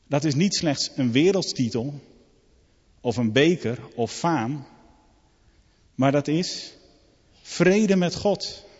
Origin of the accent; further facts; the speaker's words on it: Netherlands; Ik ben Nederlander en ik vind het toch altijd wel fijn als Nederlanders goed presteren.